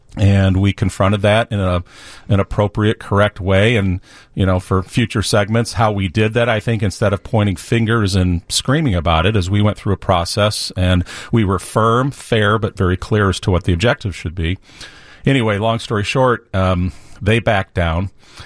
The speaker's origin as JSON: {"language": "English", "region": "Minnesota", "country": "United States", "tie": "born or raised there", "said": "So primarily in Minnesota."}